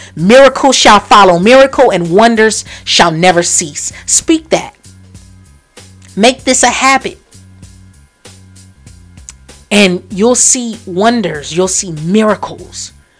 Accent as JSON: {"language": "English", "town": "Los Angeles", "region": "California", "country": "United States", "said": "I'm from California. I'm from LA. We built different."}